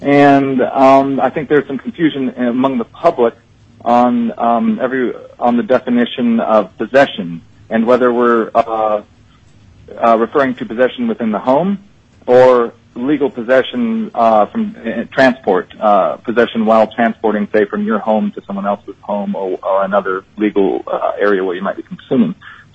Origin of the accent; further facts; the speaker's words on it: Kasilof, Alaska, United States; I'm from Kisilov, Alaska.